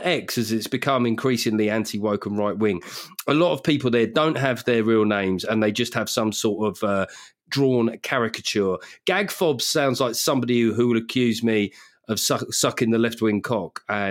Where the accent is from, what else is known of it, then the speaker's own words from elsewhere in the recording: United Kingdom; I'm British.